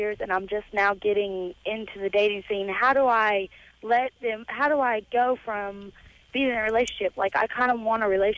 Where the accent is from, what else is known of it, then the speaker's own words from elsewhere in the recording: North Carolina, United States; also born or lived in Boston; I'm from North Carolina.